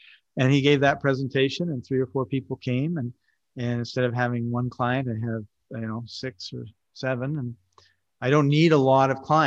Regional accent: Winnipeg, Manitoba, Canada; I'm from Winnipeg, Manitoba, Canada

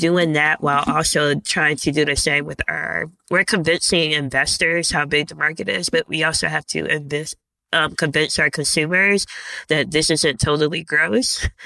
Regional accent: Canton, Ohio, United States; We are from Ohio. Lauren grew up in Cleveland. I grew up in Canton.

